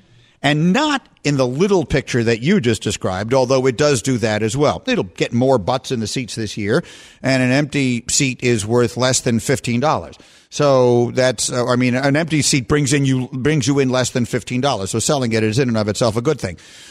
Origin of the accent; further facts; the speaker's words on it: New York City, New York, United States; moved away as an adult; also born or lived in Evanston; I grew up in New York City, was as New York a kid as you could possibly be.